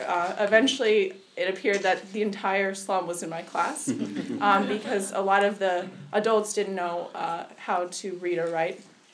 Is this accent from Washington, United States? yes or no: yes; Seattle, Washington, United States; the experience of young people in other countries was very different from my own experience growing up in Seattle.